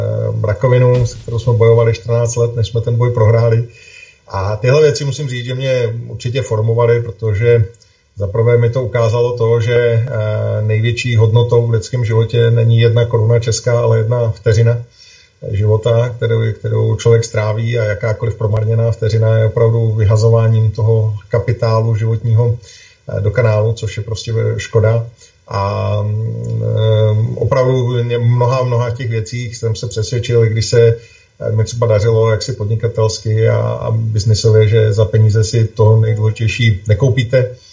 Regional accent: Hradec Králové, Hradec Králové Region, Czechia; moved away as an adult; Narodil jsem se v Hradci Králové, tam jsem chodil na základní školu i na gymnázium, pak jsem odešel do Prahy na právnickou fakultu

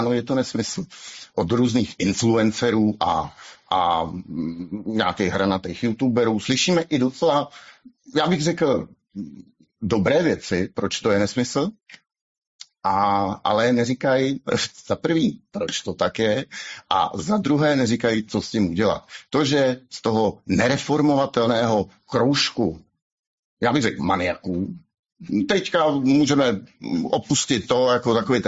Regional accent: Hradec Králové, Hradec Králové Region, Czechia; Narodil jsem se a žije v Hradci Králové.

